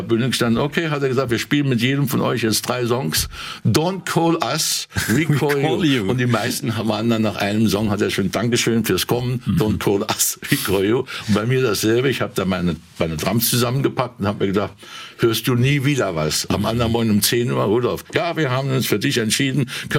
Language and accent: German; Lebach, Saarland, Germany; born there; Also ich weiß noch gut, ich konnte von Lebach, dem Ort, wo ich geboren bin, konnte ich nachts Radio Caroline hören im Kanal oben.